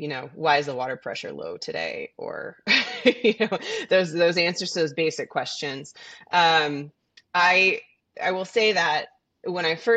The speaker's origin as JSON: {"language": "English", "region": "Missouri", "country": "United States", "tie": "born or raised there", "also_born_or_lived": "Boston / California", "lives_now": "Burlington, United States", "said": "I grew up in Missouri. I went to school at BU, Boston University, and left for California for 5 years and then came back and lived in a neighboring town and then moved to Burlington."}